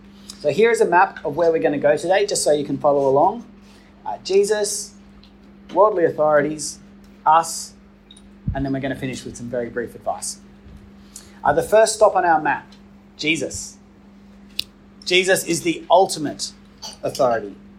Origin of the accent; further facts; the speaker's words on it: Australia; I can say that I'm Australian. I was born here. I can prove it. I have an Australian passport, an Australian birth certificate.